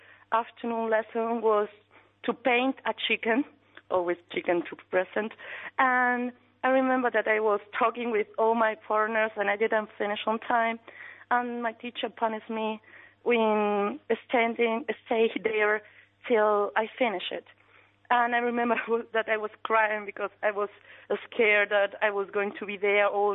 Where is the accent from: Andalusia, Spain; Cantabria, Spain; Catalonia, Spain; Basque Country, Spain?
Andalusia, Spain; Jaén; English is a second language; I'm from Jaén, which is in the south of Spain.